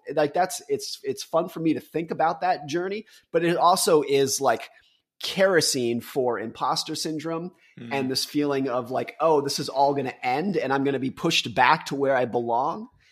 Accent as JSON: {"language": "English", "town": "Lake Tahoe", "country": "United States", "tie": "born or raised there", "said": "I grew up in Lake Tahoe and I was a competitive ski racer."}